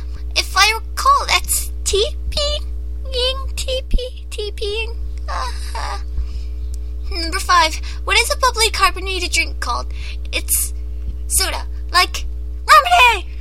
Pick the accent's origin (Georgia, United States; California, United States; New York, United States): California, United States; Number two, where you're from. I'm from California. Sunny!